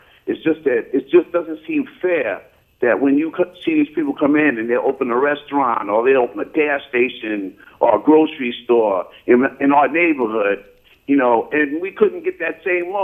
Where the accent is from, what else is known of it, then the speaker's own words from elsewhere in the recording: New York, United States; Even my parents, I grew up in Westchester County, and my parents couldn't get a loan for their house in 1966 in Westchester County.